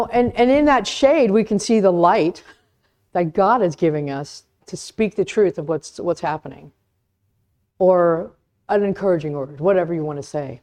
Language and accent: English; Florida, United States; Now, hey, we're from Florida.